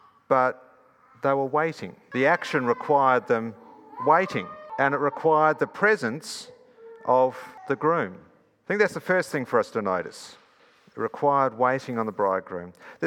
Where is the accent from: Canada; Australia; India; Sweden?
Australia; Perth, Western Australia; moved away; And I grew up in Perth. It's almost 20 years ago that I left Perth.